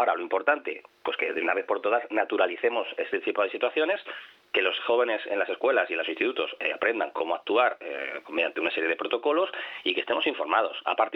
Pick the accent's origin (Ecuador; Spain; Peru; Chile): Spain; Canary Islands; vivimos en un archipiélago volcánico. Con lo cual, si alguien está acostumbrado a convivir con sus volcanes, pues somos los canarios.